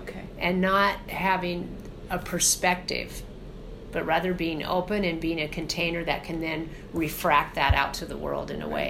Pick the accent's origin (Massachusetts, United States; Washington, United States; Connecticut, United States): Washington, United States; Seattle; I had a definite experience being in Seattle, growing up in a city that was on the coast, in a city that had armed forces and Trident submarines